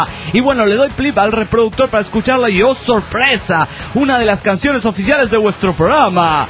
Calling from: Guadalajara, Jalisco, Mexico; de Guadalajara, Jalisco, México.

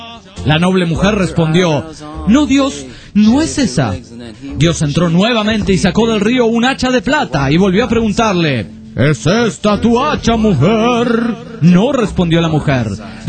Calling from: San Luis, Argentina; de San Luis, Argentina.

